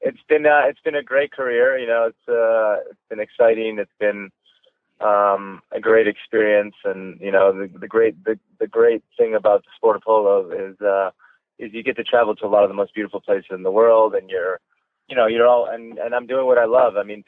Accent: Wellington, Florida, United States; Yeah, so I grew up in Wellington.

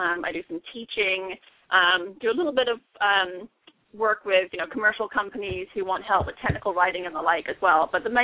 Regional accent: England, United Kingdom; moved away as an adult; now in United States; I was born in England and spent, you know, the first 18, 19 years in England, came over to the U.S. in the third year of my bachelor's as an education abroad student

